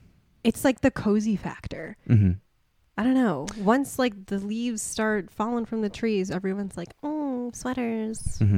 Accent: United States; And I love it too because I'm American.

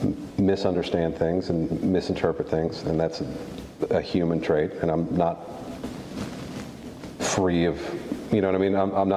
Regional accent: Texas, United States; born there; also born or lived in Chicago / California / Ohio; and then I was born in Texas. We moved around a little bit when I was a kid, but it was like Chicago, California, and Texas

